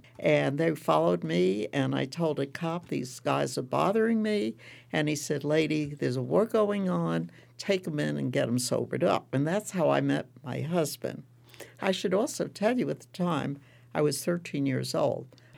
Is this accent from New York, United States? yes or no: yes; Brooklyn, New York, United States; I'm a girl from Brooklyn, New York.